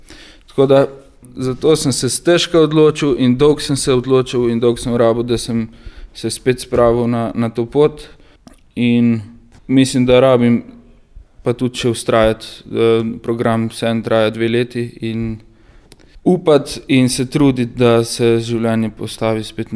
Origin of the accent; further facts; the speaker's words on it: Krško, Lower Sava, Slovenia; now in Ljubljana, Slovenia; prihajam iz Krškega, sicer živim v Ljubljani že 10 let.